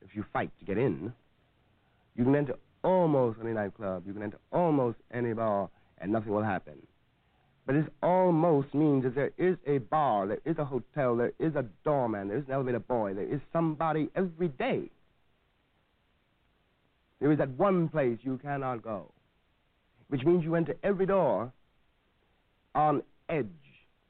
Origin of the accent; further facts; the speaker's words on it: New York City, New York, United States; I grew up in Harlem. So naturally, I went to Harlem schools. Had to go to Harlem schools. There were the only schools, you know, in my neighborhood.